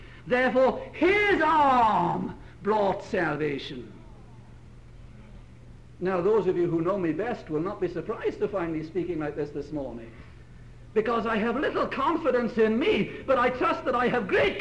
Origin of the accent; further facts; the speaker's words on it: Wales, United Kingdom; Now, I think it matters that I'm Welsh. I wouldn't want to be mistaken for anything other.